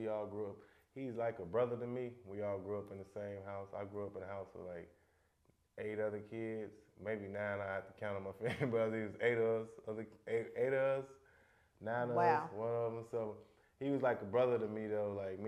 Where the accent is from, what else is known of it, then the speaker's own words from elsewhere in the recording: Gary, Indiana, United States; when I'm from Gary now, like, it's hard to get a job.